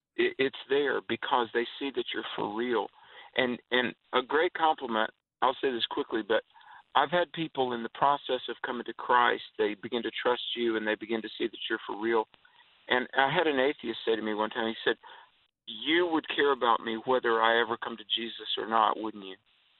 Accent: the South, United States; I grew up in the South where behind all that Southern hospitality, there can be a very repressed environment

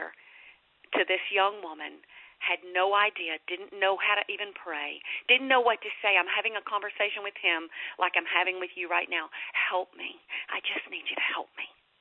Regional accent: Alabama, United States; You know, I grew up in the Bible Belt. As a matter of fact, I'm from North Alabama, and we're considered the buckle of the Bible Belt.

